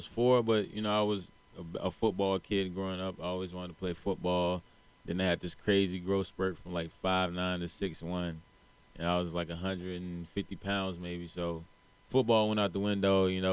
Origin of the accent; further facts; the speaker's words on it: United States; I grew up in Carolina, so I'm going to Carolina, which means, you know, this state is mine.